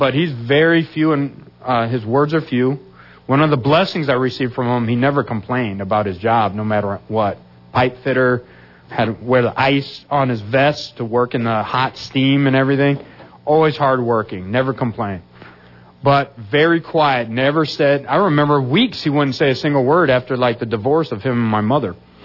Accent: Washington, United States; I grew up in Washington. I didn't even know there was a Blaine, Washington.

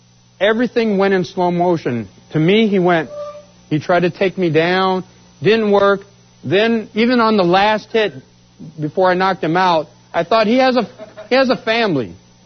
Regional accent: Tacoma, Washington, United States; I'm from Washington, Tacoma, Washington.

